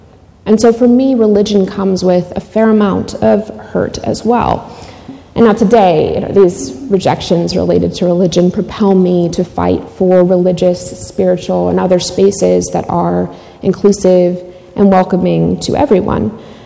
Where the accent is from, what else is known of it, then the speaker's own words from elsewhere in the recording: Pittsburgh, Pennsylvania, United States; So I grew up in Pittsburgh, and I grew up going to an English-speaking church in the mornings and the Ukrainian Baptist Church in Dormont, where my dad was a pastor, in the afternoons.